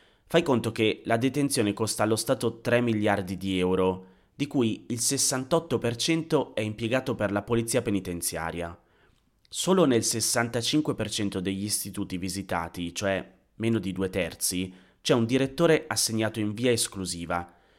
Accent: Busto Arsizio, Lombardy, Italy; Sono tornato nella mia città natale, a Busto Arsizio

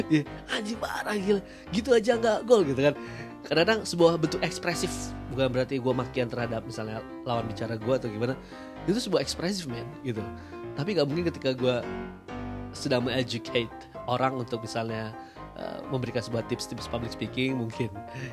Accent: West Java, Indonesia; accent: Sundanese; Gue ketemu sama teman-teman gue yang orang Sunda ya gue ngomong Sunda men. Ya yeah. Gak usah malu gitu. Aksen gue Sunda.

